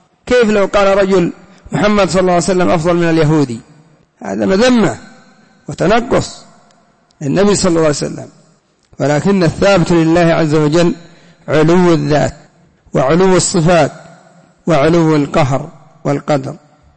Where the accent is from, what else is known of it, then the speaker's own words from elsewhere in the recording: Yemen; وبعض الصوفية عندنا في اليمن قال أنا ما أصدق حديث الجارية